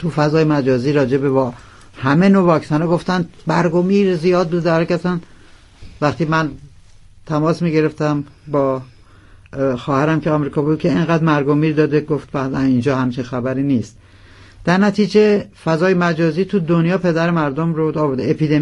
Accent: Iran; من هم به عنوان یک ایرانی با عشق به شما، هر چی که در چنته داشته باشم با شما در میون خواهم گذاشت.

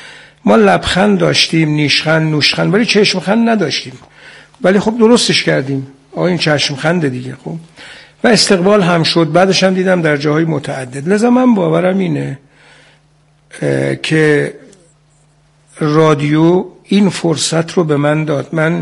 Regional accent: Iran; احساس کردم من به عنوان یک ایرانی وظیفه دارم،

